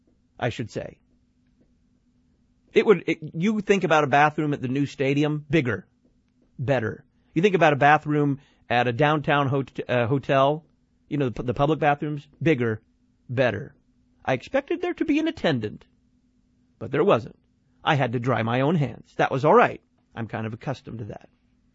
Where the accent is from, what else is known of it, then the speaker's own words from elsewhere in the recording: Dallas, Texas, United States; I come from Texas. I come from Dallas, and in Dallas, you say hello to the guy who pumps your gas.